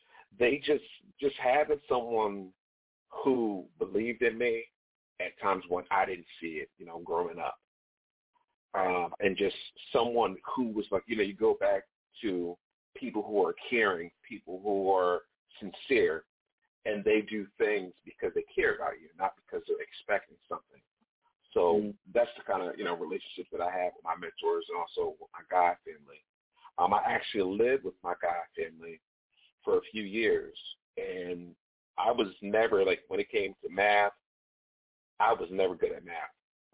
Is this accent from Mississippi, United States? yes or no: no; Princeton, New Jersey, United States; I would say I had a great experience growing up in Princeton. I grew up in a affordable housing complex, Clay Street.